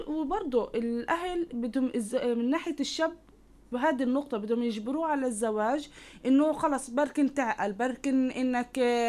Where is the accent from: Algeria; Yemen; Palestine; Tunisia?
Palestine; عندنا في فلسطين موجود